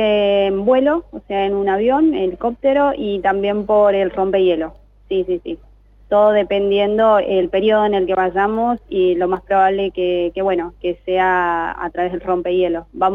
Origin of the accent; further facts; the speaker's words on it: Tucumán, Argentina; moved away; also born or lived in Ushuaia; Yo, si bien soy de Tucumán, pero ya hace tiempo que me fui de la provincia, así que un poco también estuve viviendo en Ushuaia